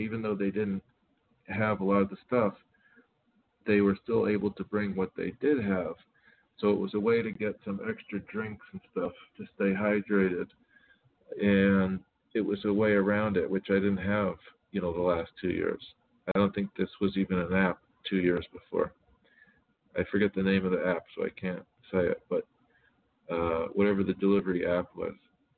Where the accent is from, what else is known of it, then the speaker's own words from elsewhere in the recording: Miami, Florida, United States; born there; because I was born in Miami, but it's kind of a cesspit.